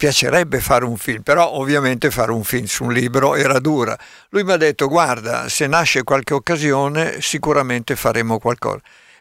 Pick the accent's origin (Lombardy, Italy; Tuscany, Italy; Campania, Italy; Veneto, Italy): Lombardy, Italy; Bergamo; also born or lived in Milan; io sono sempre stato un pendolare Milano-Bergamo, sono nato a Milano, a 2 mesi sono andato a Bergamo, sono rimasto fino a 10 anni. Da 10 anni a 30-35 sono rimasto a Milano, poi sono ritornato a Bergamo